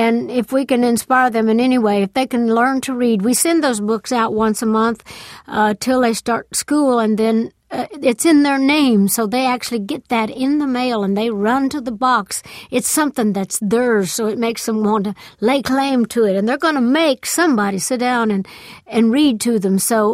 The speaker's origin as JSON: {"language": "English", "region": "Tennessee", "country": "United States", "tie": "born or raised there", "said": "Now, we started in my hometown, went all over Tennessee."}